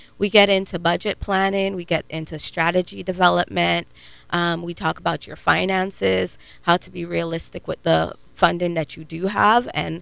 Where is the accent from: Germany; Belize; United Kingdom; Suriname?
Belize; now in United States; I'm originally from Belize. My family is originally from Belize.